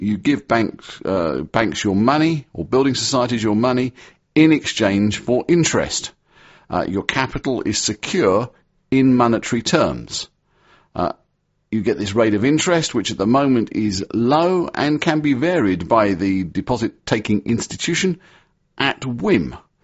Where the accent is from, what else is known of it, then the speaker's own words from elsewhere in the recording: United Kingdom; To me, as a Brit with no real axe to grind either way